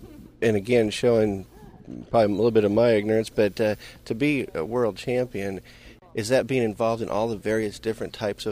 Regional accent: Arcadia, Florida, United States; Well, I'm from Florida, and kind of grew up right near Arcadia

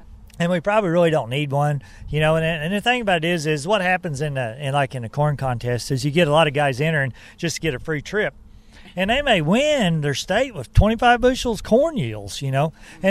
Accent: Missouri, United States; We're both from Missouri

